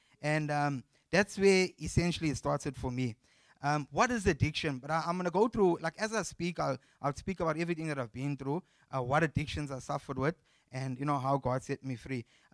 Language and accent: English; Sydenham, London, United Kingdom; I grew up in Sydenham. In a block of flats called Sydenham Heights.